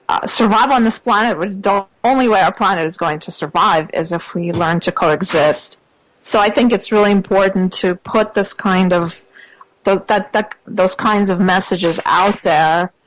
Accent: Russia; I was born in Russia. I grew up still in the under the communist, the communist regime was still intact. Wow. And I lived through that system falling apart.

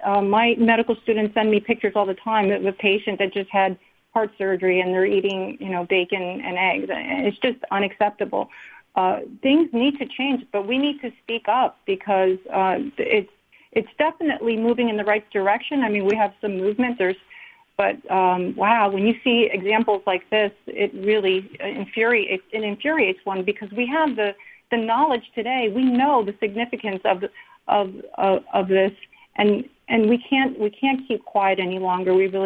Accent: United States; I'm an American.

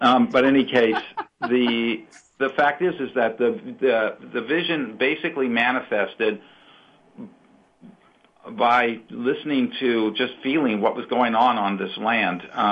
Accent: Midwest, United States; because we're from the Midwest, he didn't know the difference.

